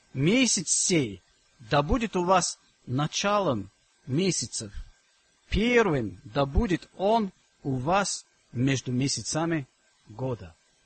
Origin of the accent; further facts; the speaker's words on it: England, United Kingdom; Я вырос в Англии, и там всегда праздновали 25 декабря Рождество.